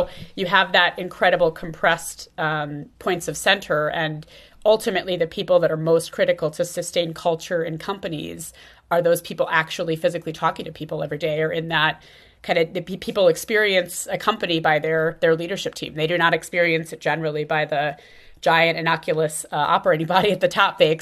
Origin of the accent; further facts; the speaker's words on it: Midwest, United States; So I grew up in the Midwest of the US.